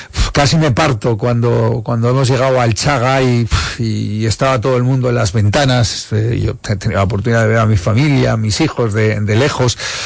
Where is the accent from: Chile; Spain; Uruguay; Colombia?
Spain; Erandio, Basque Country; Erandio, mi pueblo, bueno, Leioa, todo el paseo nuevo que han hecho en torno a la ría